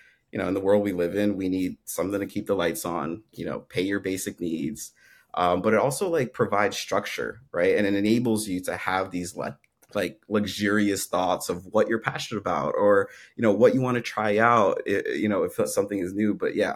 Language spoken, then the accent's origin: English; New York City, New York, United States; So for me, I think growing up in New York City, like we were brought up with the mentality of always staying busy